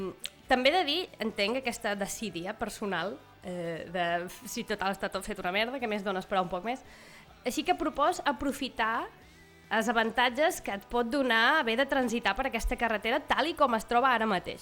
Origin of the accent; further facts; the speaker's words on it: Ibiza, Balearic Islands, Spain; és que jo som d'Eivissa